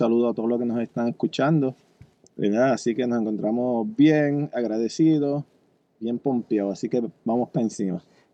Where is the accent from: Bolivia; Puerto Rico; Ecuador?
Puerto Rico; Aguada; soy de Aguada.